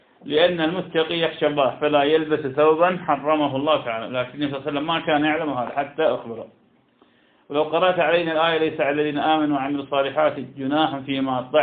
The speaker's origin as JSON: {"language": "Arabic", "country": "Iraq", "said": "يعني تكار عندنا في العراق"}